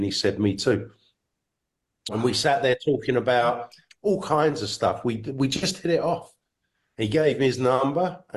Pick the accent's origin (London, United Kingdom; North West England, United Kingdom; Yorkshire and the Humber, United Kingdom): London, United Kingdom; Brixton; South London, Brixton, a lot of it, a lot of drugs.